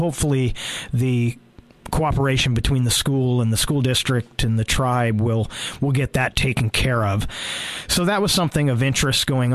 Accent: California, United States; now in Oregon, United States; they use here in Oregon are different descriptive terms for the crimes than what I was used to when I grew up in California.

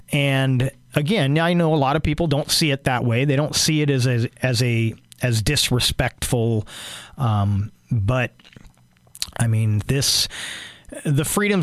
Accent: San Francisco Bay Area, California, United States; I watch them because they're good basketball players, and I grew up in the Bay Area, and that's my team.

